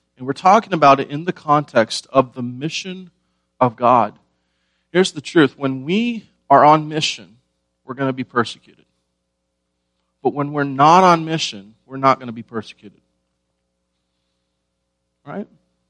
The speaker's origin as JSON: {"language": "English", "country": "United States", "said": "Because I'm an American, right?"}